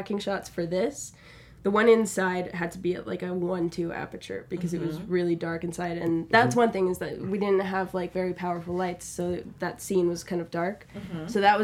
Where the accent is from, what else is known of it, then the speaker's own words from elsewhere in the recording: Las Cruces, New Mexico, United States; So, you know, I'm from Las Cruces, New Mexico.